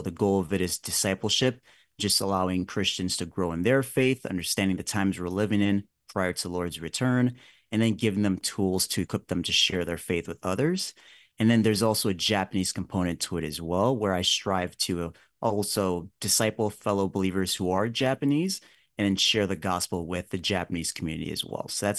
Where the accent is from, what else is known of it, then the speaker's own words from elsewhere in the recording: Nigeria; now in United States; I'm originally from Nigeria. So I was born there, moved to the U.S. about 20 years ago. So I've been living in the U.S. for 24 years now. And I originally came from a Christian family